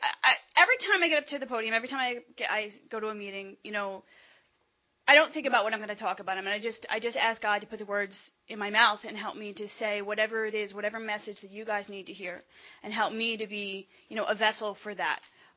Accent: Bloomfield, New Jersey, United States; I'm one of five children. I grew up in Bloomfield, New Jersey.

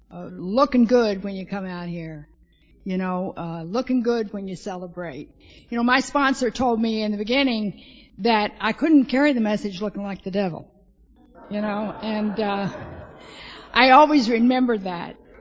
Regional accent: Kentucky, United States; now in New York, United States; I was born and brought up in Kentucky. And that's kind of foreign to, New York.

